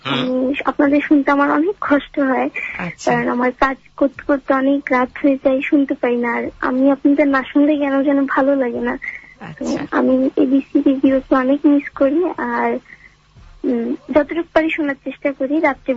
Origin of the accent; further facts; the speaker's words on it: Khulna, Khulna Division, Bangladesh; moved away as an adult; now in Chittagong, Bangladesh; আমি খুলনা থেকে আসছি, আজকে 3 বছর চিটাং, তো 3.5 বছর হচ্ছে।